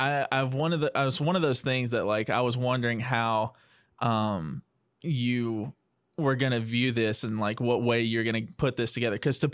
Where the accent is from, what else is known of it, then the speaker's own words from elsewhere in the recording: Tupelo, Mississippi, United States; I grew up right outside of the Tupelo area, and for a long time, like growing up, I had, you know, when tornadoes and storms happen